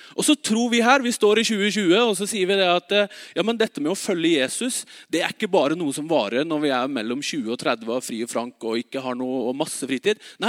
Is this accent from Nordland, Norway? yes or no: no; Oslo, Norway; moved away as an adult; also born or lived in Bergen; Jeg husker veldig godt frihetsfølelsen når jeg flyttet hjemmefra, fra Oslo og til Bergen, og på en egen hybel